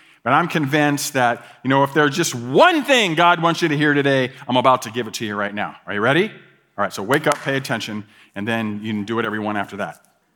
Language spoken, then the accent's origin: English; Ohio, United States; I'm from Ohio. I guess I should remember that.